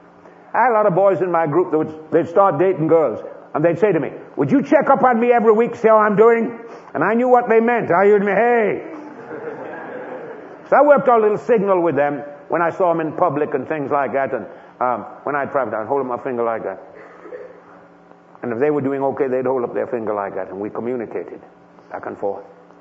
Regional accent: Florida, United States; I'm from Florida. A lot of people come to Florida and want to get a tan.

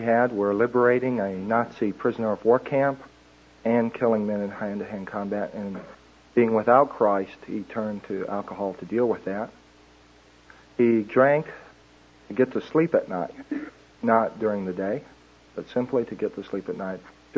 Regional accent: Paducah, Kentucky, United States; born there; I was born in Paducah, Kentucky.

